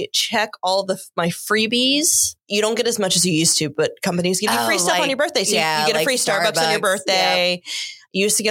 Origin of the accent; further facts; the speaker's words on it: California, United States; born there; moved away; I was born in California.